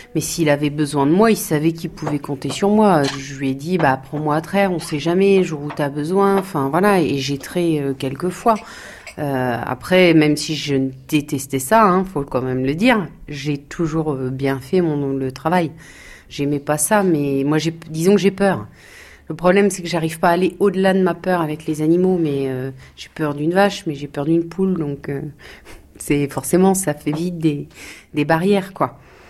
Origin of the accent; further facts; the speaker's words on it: Tracy-sur-Mer, Normandy, France; Je viens de Tracy-sur-Mer, le village juste à côté, où mes parents étaient éleveurs laitiers aussi.